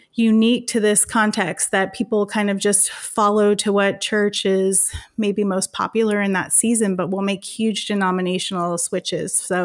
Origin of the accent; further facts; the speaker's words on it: Phoenix, Arizona, United States; now in Napa, United States; No, we are actually from Phoenix, Arizona.